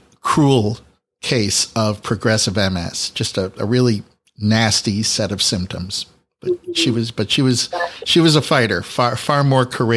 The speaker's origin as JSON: {"language": "English", "town": "Cleveland", "region": "Ohio", "country": "United States", "tie": "born or raised there", "said": "I should explain to the people listening that I grew up in Cleveland, Ohio, which is basically down the highway from Pittsburgh."}